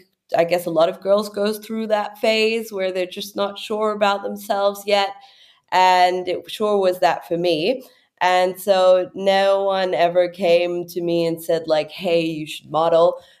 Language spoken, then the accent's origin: English; Munich, Bavaria, Germany; born there; English is a second language; I was born in Munich, but my parents lived on a boat in the Caribbean.